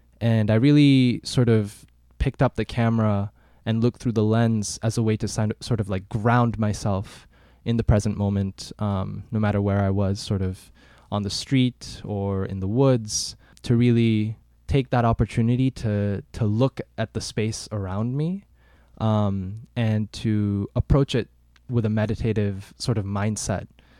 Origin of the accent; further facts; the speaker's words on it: Sikkim, India; also born or lived in Mauritius; I grew up in Sikkim from the ages of 9 through 15. And prior to that, I was actually in Mauritius, which is where my dad is from.